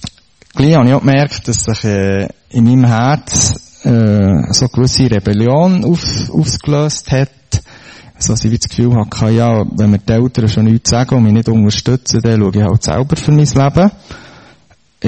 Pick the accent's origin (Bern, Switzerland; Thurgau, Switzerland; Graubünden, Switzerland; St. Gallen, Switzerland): Bern, Switzerland; Heiligenschwendi; Ich bin aufgewachsen in Heiligen Schwendi, habe zwei Schwestern, zwei Jüngere, die jedes Jahr und eineinhalb Jahr jünger sind. Wir sind in dem Sinn gläubige Familie gsi, also die Eltern, Grosseltern